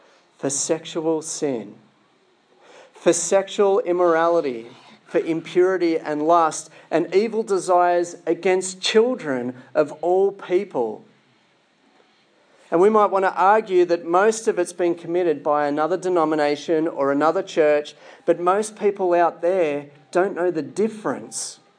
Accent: Sydney, New South Wales, Australia; even though I'm from Sydney, I've been camping in the Alpine region out here for many years.

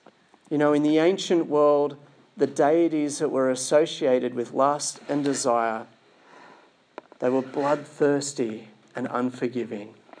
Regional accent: Sydney, New South Wales, Australia; even though I'm from Sydney, I've been camping in the Alpine region out here for many years.

